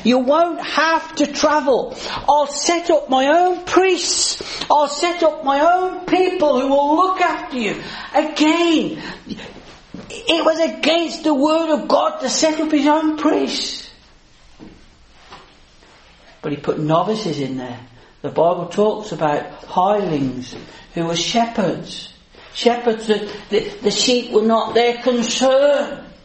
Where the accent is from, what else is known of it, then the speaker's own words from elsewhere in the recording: England, United Kingdom; How arrogant of us as English people to think that.